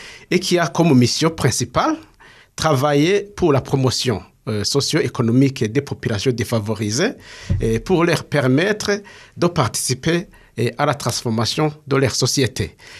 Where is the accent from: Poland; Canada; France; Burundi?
Burundi; je suis burundais.